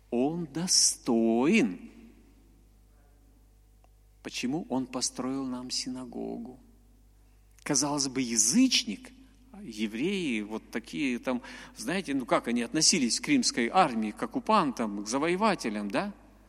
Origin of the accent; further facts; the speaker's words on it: Bishkek, Kyrgyzstan; also born or lived in Nizhnyaya Larcha; Я говорю: ну ты похож, вот я с Кыргызстана, вот я русский, но жил в Кыргызстане.